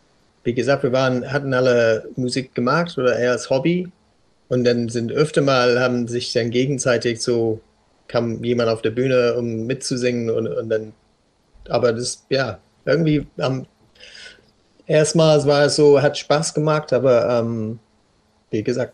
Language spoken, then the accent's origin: German; South West England, United Kingdom; Ich komme ursprünglich aus Südwestengland. Das ist schöne Landschaften da, also quasi unter Wales.